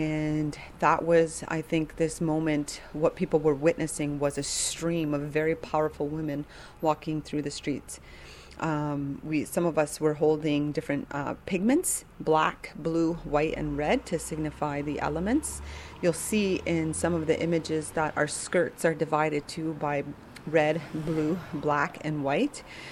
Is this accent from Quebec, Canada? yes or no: yes; Kahnawake, Quebec, Canada; I'm Iroquois from the Mohawk Nation, from Ganawage.